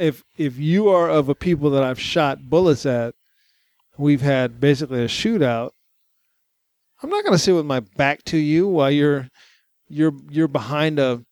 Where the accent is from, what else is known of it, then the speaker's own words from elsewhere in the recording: Waco, Texas, United States; Yeah, they've been an active gang since I was a kid growing up in Texas.